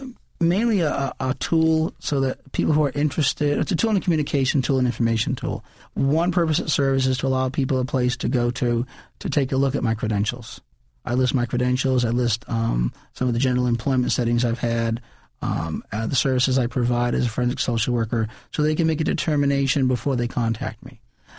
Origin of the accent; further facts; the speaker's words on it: Salem, Massachusetts, United States; born there; also born or lived in Rhode Island / Florida / Pennsylvania; I was born in Salem, Massachusetts. Mm-hmm. I lived in Massachusetts for a while and then kind of moved between Rhode Island and Massachusetts for a number of years.